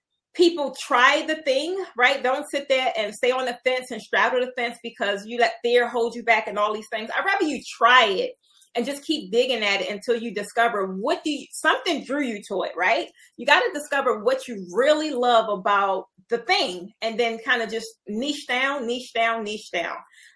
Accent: Baltimore, Maryland, United States; I'm originally from Baltimore.

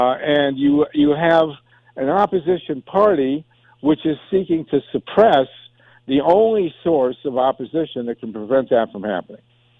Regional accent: Massachusetts, United States; I mean, I'm from Massachusetts. I lived there for many, many years.

